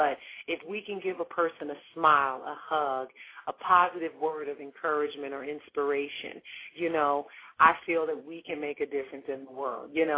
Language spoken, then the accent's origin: English; New Jersey, United States; that know where I'm from, and I'm from New Jersey and that whole thing.